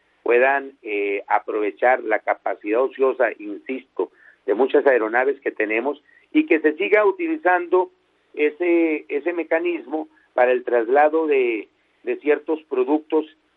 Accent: Durango, Mexico; now in Mexico City, Mexico; checando vuelos de la Ciudad de México a mi tierra natal, a Durango

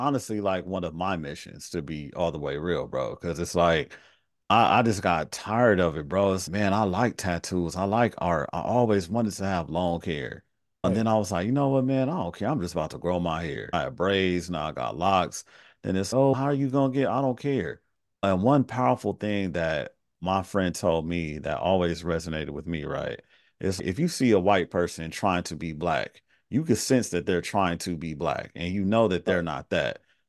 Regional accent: Carson, California, United States; Like I grew up in Carson, like it's a mile away.

